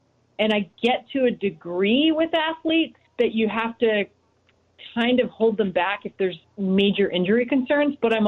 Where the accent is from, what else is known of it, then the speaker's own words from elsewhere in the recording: Canada; First of all, I was obsessed growing up in Canada with the Chicago Bulls. I mean, when they won six titles, I was – if they lost the game during the regular season, as a young girl in Canada, I would cry.